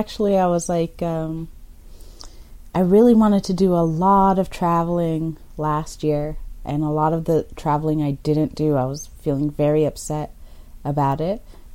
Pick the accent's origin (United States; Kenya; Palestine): Kenya; born there; but I was born in Kenya.